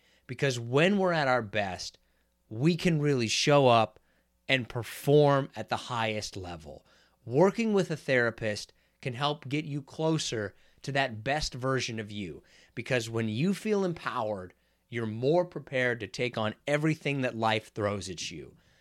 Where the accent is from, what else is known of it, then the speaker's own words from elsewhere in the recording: Kansas, United States; I'm from Kansas, and it was actually a thing that you would have people